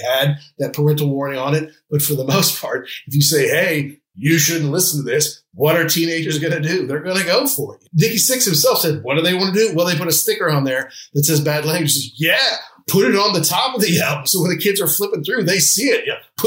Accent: United States; And yes, as an American, I distinctly remember growing up in 1985.

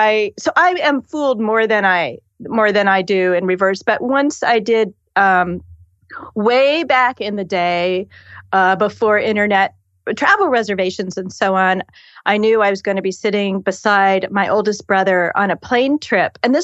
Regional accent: Indiana, United States; Oh, I grew up in Indiana

